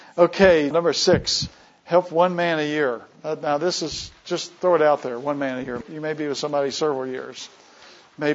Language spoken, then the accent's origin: English; Virginia, United States; I'm from Virginia, and most of the Civil War happened around my house.